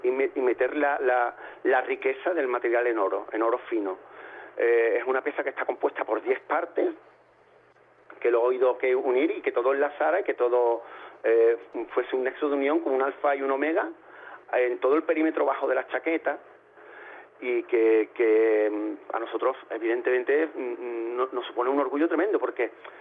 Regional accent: Écija, Andalusia, Spain; Nosotros nacimos aquí, somos hijos de Écija, cabemos en el vientre de Écija, nuestro cordón umbilical, no, nacidos aquí, no está cortado

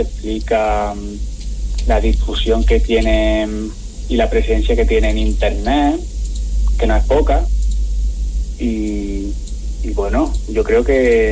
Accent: Lucena, Andalusia, Spain; Soy de Lucena, como he dicho, y cuando yo era pequeño, en los años 90, yo conocí a personas aquí en Lucena

